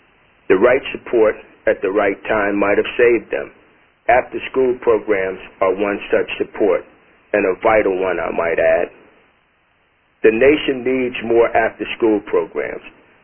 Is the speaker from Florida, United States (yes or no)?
no; New York, United States; 19.4 million across the nation, including more than 11.1 million in my home state of New York.